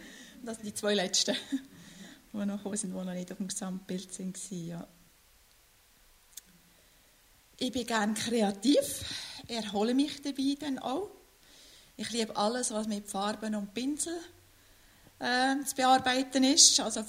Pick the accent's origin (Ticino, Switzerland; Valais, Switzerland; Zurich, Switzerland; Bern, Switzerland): Valais, Switzerland; wir haben dort, wo ich aufgewachsen bin, ich bin Walliserin ursprünglich, haben wir 2 Kirchen gehabt im Dorf.